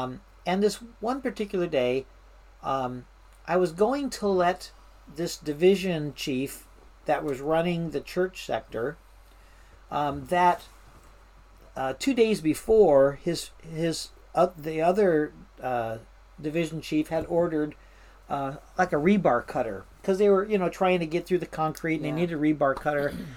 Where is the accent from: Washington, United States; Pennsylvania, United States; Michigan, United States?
Washington, United States; And I finally quit talking with my accent, and I said, "I'm from Washington State."